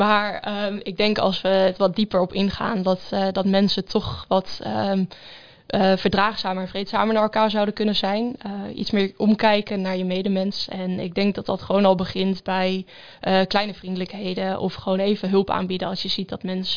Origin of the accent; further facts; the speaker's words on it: Enschede, Overijssel, Netherlands; Ik bedoel, ik kom zelf uit Enschede, daar gebeurt ook genoeg.